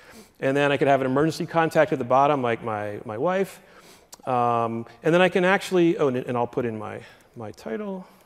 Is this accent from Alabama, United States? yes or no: no; Philadelphia, Pennsylvania, United States; How you doing? Because I'm from Philly.